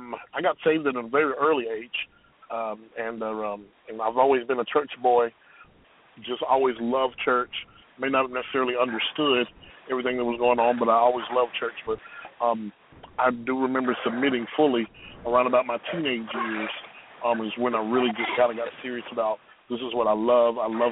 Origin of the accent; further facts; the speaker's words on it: Henderson, South Carolina, United States; I was born and raised in Henderson, South Carolina, a little country boy. Little country town called Henderson, South Carolina.